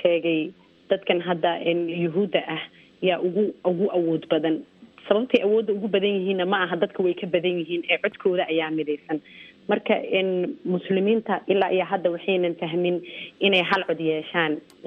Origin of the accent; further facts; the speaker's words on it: United States; Anigu qof Maraykanaan ahay, waddankanaan deganahay